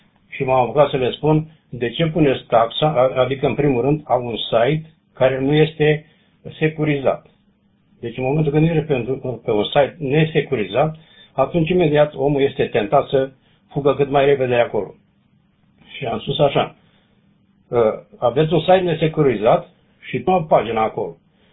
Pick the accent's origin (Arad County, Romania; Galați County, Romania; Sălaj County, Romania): Galați County, Romania; Tecuci; now in Germany; eu sunt din Tecuci, suntem acolo, deci suntem moldoveni